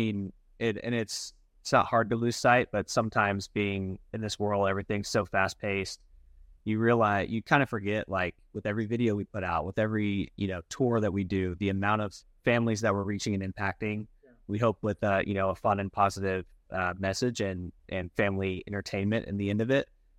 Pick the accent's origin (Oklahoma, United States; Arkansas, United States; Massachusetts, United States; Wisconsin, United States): Arkansas, United States; Springdale; I grew up in Springdale, Arkansas. So just a town next to Fayetteville in Northwest Arkansas, where University of Arkansas is, and grew up there, went to high school.